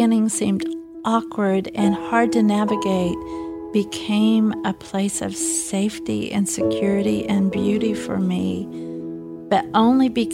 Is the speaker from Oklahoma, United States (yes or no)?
yes; Tulsa, Oklahoma, United States; So I was raised in Tulsa, Oklahoma. I was a city girl all the way through.